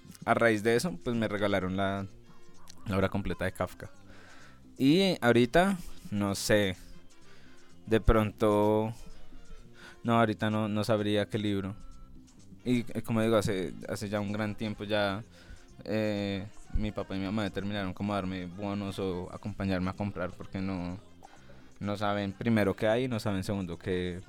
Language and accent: Spanish; Colombia; como buen colombiano